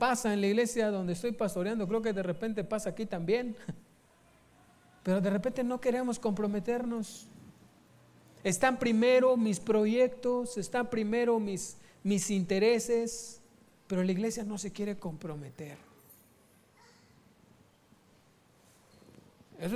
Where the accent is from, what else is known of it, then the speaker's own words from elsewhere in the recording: Mexico; dicen que es presidente de México, mío no es